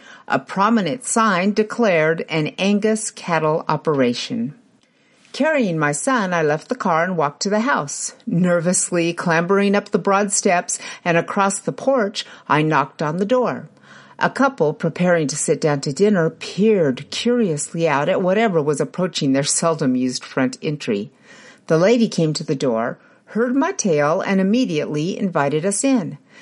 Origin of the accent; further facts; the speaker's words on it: Illinois, United States; Ridge, Illinois. My sister's friend since preschool was getting married, and I had been invited back to my hometown to her bridal shower.